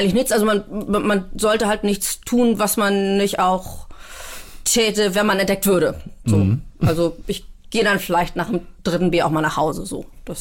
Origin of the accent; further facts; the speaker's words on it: Hamburg, Germany; ich bin ja in Billstedt zur Schule gegangen, Gymnasium Billstedt.